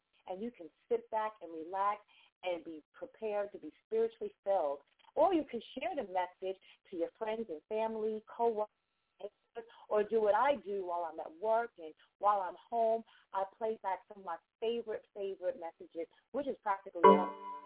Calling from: Delaware, United States; I am calling you from Delaware, and I am welcoming you to the Master's Call.

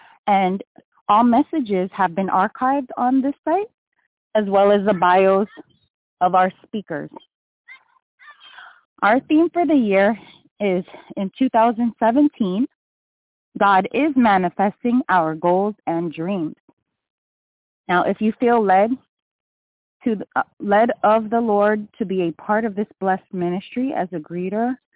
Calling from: Snellville, Georgia, United States; I'm calling from Snellville, Georgia, where it is winter again

